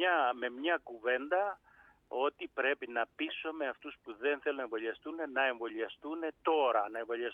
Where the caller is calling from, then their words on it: Kounavoi, Crete, Greece; Είμαι στην Ενωρία μου, στο χωριό μου, στους Κουνάβους Ηρακλείου Κρήτης.